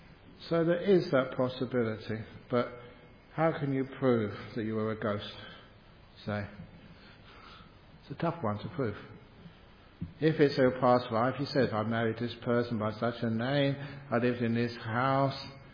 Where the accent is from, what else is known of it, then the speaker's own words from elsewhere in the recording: England, United Kingdom; I grew up in England.